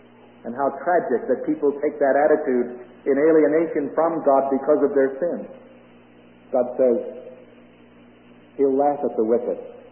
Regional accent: Brooklyn, New York, United States; and I come from Brooklyn, New York, the great city of New York.

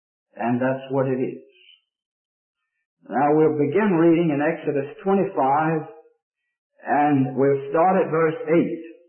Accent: Augusta, Georgia, United States; he brought the model to Augusta, Georgia, which is my hometown

